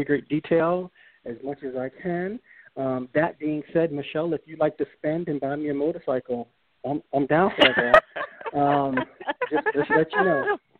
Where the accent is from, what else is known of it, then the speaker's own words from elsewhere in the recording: New York City, New York, United States; Well, I grew up in New York City in projects, and so saving money for the future is just something that you were taught to do from day one.